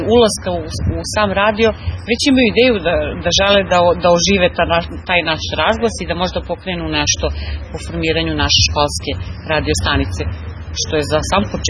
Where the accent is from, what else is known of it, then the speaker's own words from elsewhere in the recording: Velika Plana, Podunavlje District, Serbia; dolazim iz Velike Plane